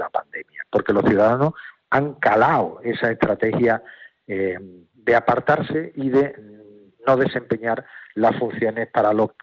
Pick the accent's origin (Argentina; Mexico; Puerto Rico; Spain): Spain; Andalusia; los andaluces y el resto de españoles no tenemos un pelo de tonto